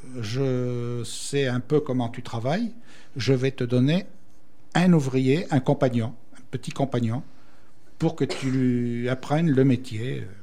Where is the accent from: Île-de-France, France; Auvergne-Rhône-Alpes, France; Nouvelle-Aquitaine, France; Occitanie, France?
Nouvelle-Aquitaine, France; parce que moi je suis natif de la Gironde.